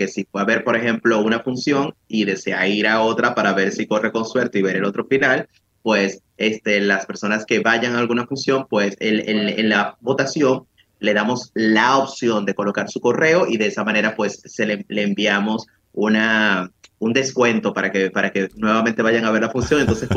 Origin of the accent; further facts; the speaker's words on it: Dominican Republic; also born or lived in Venezuela; Yo soy dominicano, pero yo viví mucho tiempo en Venezuela